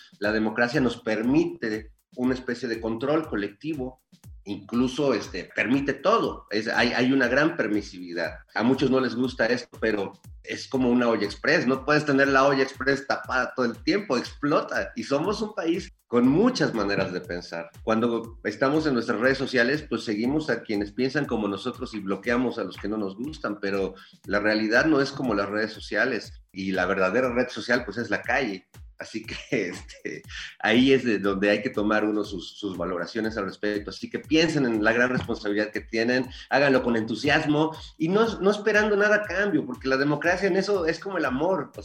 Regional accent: Mexico; he pasado como joven también y como mexicano por todas esas dudas

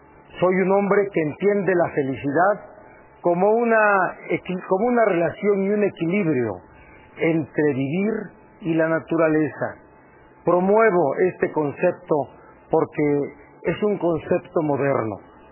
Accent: Puebla, Mexico; born there; un poblano nacido en Puebla, que quiero gobernar mi estado.

